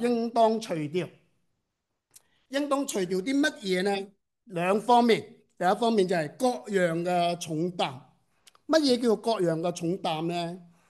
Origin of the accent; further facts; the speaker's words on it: Hong Kong; now in Macau; 我哋系香港人，我哋为咗澳门就嚟30年呢